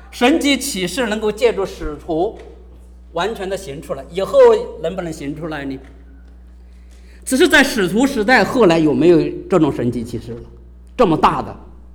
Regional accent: Lu'an, Anhui, China; 我家是安徽人，在安徽六安，合肥西边，在安徽、河南和湖北三省交界，大别山区，老区，很贫穷的地方。

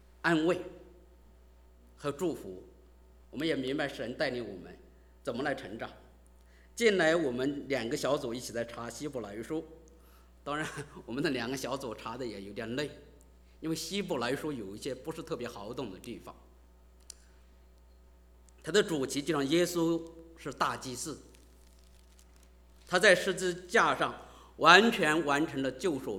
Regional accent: China; 我们就出生在一个不认按照特别像我们中国人是个不认识神的世界

